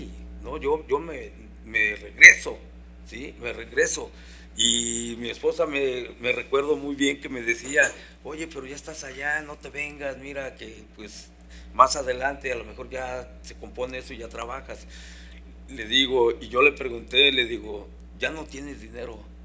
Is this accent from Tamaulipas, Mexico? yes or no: no; Mexico City, Mexico; moved away; Cuando yo me vine de la Ciudad de México, traía en mi mente irme a Estados Unidos